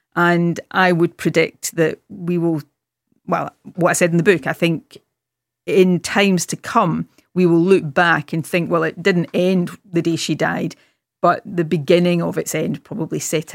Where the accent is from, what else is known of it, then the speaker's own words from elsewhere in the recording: Scotland, United Kingdom; when I was a kid growing up in Ayrshire in the west of Scotland